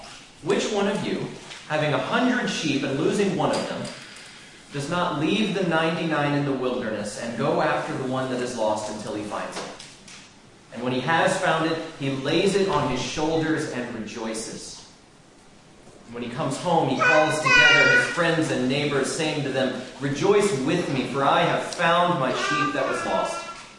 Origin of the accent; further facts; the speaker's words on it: Florida, United States; So when I was about 4 or 5 years old, I was growing up in Florida.